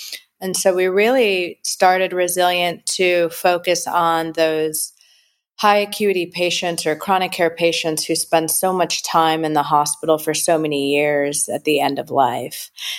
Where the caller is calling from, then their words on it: Frisco, Texas, United States; I am in Frisco, Texas.